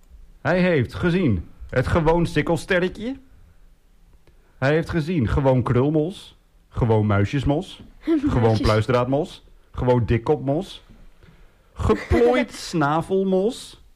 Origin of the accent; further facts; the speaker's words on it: Assen, Drenthe, Netherlands; Die had je ook in Assen, waar ik ben opgegroeid, Assen Drenthe.